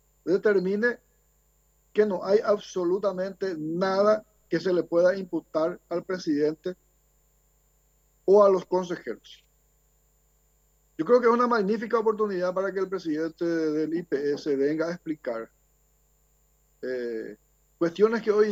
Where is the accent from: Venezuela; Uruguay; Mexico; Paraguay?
Paraguay; muchas consultas que queremos hacerlo como ciudadanos paraguayos